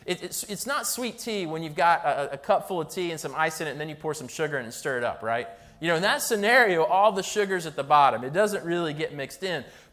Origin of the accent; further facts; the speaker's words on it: North Carolina, United States; But I grew up in North Carolina, and one of the things, my family was from the North, and so when we were 4, we moved to North Carolina